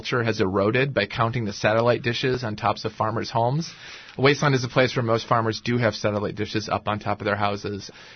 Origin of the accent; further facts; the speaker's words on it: United States; And no matter what is going on politically, when I say I'm an American, it usually brings a smile to the face of people.